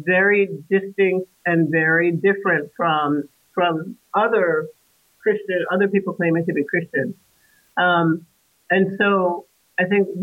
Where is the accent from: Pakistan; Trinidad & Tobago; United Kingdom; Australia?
Trinidad & Tobago; now in United States; I'm originally from Trinidad, and I grew up mostly in the Roman Catholic tradition. And coming to the U.S., continued that for a while, and then was part of a non-denominational Black church